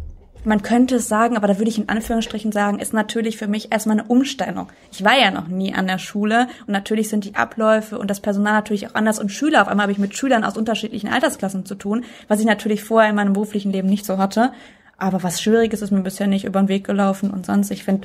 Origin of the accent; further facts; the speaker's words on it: Gelsenkirchen, North Rhine-Westphalia, Germany; Da, wo der Moviepark ist. Gelsenkirchen. Das fängt schon an Kirchhellen. Also in Kirchhellen, Dorfgymnasium.